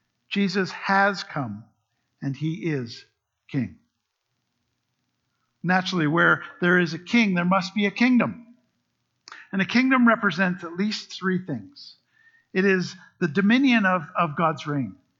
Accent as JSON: {"language": "English", "country": "Canada", "said": "We are Canadian, and we identify ourselves as a collective under the rule of our Constitution."}